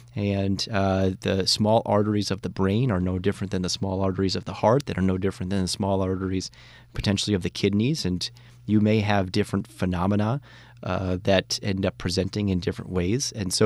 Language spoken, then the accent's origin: English; Connecticut, United States; I grew up in Connecticut, so, you know, my heart goes out to the residents of Connecticut.